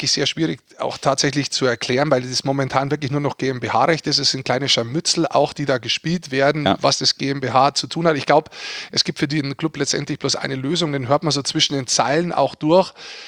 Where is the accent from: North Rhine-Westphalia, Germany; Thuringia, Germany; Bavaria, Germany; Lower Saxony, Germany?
Bavaria, Germany; ich bin da hingefahren als Niederbayer